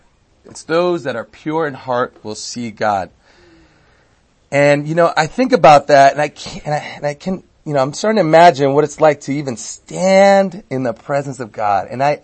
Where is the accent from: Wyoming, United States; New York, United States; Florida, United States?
Florida, United States; Miami; born there; now in California, United States; I was born in Miami, and so, you know, I was rooting for USA